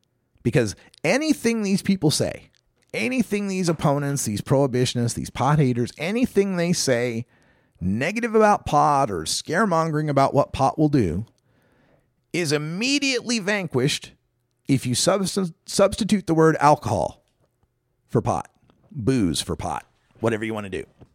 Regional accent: Idaho, United States; Some of them, like, you know, back in my home state of Idaho, you could get Everclear, 190 proof alcohol, right?

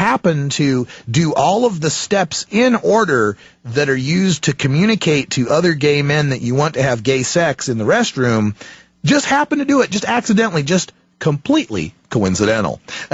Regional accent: Boise, Idaho, United States; Old Senator Widestance from my home state of Boise, Idaho.

